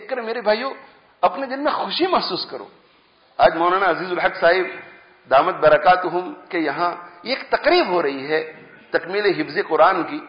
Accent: India; born there; میں پاکستانی نہیں, ہندوستان میں میری پیدائش ہوئی ہے.

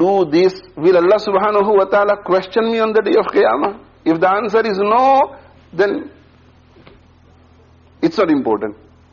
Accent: India; born there; In my childhood, when I was in my village where I was born in India, where people were not so knowledgeable

